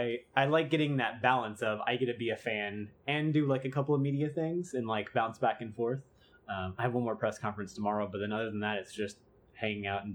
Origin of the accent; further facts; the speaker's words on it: Seattle, Washington, United States; I'm from Seattle, and I'm coming off of PAX last weekend